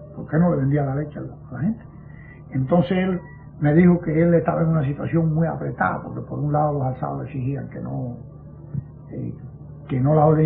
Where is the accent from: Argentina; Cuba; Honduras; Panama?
Cuba; León, Camagüey; vine para Camagüey, donde yo soy de León, la provincia de Camagüey, con mi familia.